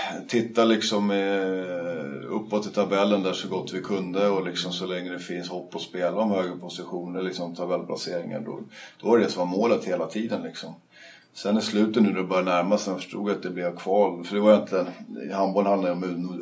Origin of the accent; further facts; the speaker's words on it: Stockholm, Stockholm County, Sweden; jag då som stockholmare